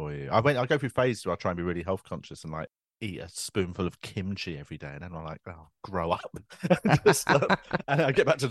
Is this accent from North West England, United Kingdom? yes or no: no; Tooting, London, United Kingdom; In South London. I grew up in Tooting.